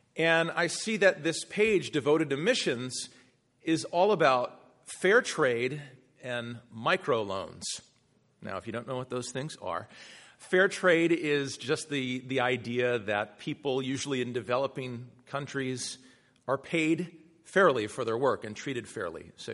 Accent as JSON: {"language": "English", "region": "Massachusetts", "country": "United States", "tie": "born or raised there", "said": "I was considering finding a way to move from Washington State back to my home state of Massachusetts."}